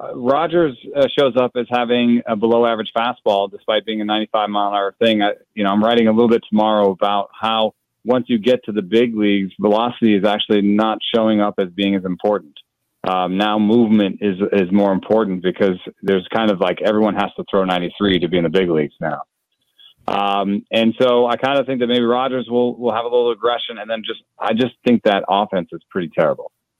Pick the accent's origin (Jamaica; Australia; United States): Jamaica; born there; I was born in Jamaica. My parents are German. I'm a rare Jamaican German American.